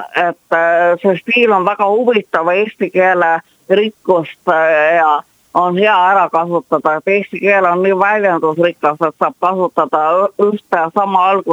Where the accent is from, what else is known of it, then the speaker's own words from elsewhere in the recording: Tallinn, Harju County, Estonia; mina kahjuks ise olen Tallinnast ja muu keelt ei oska.